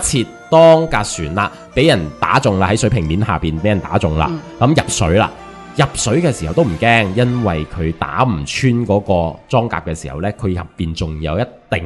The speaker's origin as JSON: {"language": "Cantonese", "region": "Guangdong", "country": "China", "said": "可以话我哋广东人咧，其实真系好威"}